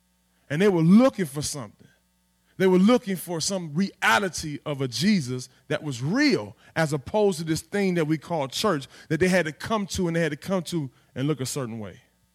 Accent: Cleveland, Ohio, United States; for a reason, because I am tremendously big and I'm from Cleveland.

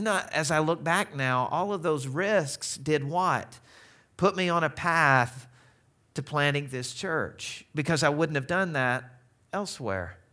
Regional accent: the South, United States; is it because I'm from the South?

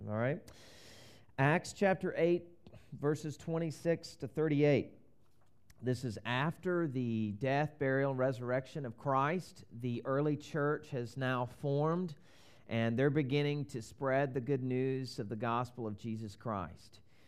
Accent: the South, United States; accent: Southern; I'm originally from the South. If you pick up on my accent, it's probably exaggerated a little bit because I've been around all my relatives this last week.

